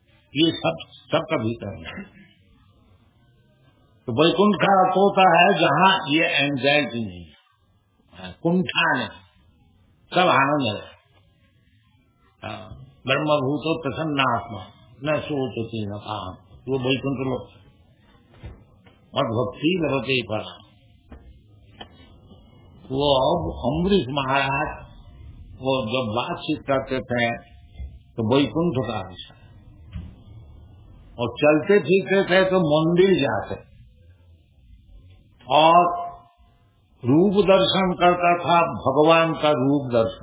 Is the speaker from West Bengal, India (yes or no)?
yes; Kolkata, West Bengal, India; हिंदी बोलने में ज्यादा अभ्यास नहीं है और हमारा शरीर भी कलकत्ता है, हिंदी हमारी मातृभाषा भी है और गुजराती गुजराती भी बोल नहीं सकता, थोड़ा थोड़ा तो समझ लेता हूँ।